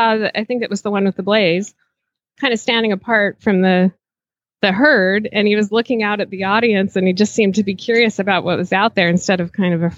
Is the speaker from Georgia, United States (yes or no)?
no; Salt Lake City, Utah, United States; Salt Lake City.